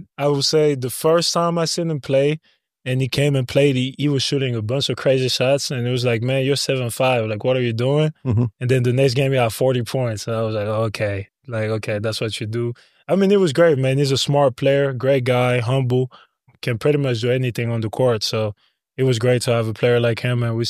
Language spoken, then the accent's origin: English; France; Like, I was in my hometown at the end of the day. I had some friends and cousins, stuff like that.